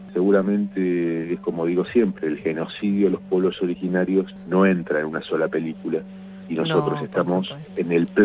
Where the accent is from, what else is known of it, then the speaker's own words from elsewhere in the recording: La Plata, Buenos Aires Province, Argentina; Nosotros somos de La Plata y justamente para cubrir esta última pata